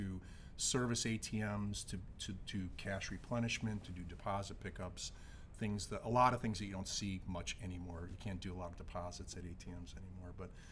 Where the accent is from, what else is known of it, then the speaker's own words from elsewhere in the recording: Boston, Massachusetts, United States; accent: Boston; moved away as an adult; I am. I'm from Boston.